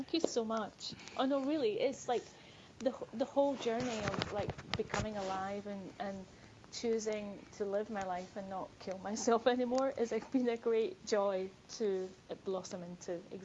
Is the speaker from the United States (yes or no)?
no; Scotland, United Kingdom; I'm Scottish, so I do have a different accent.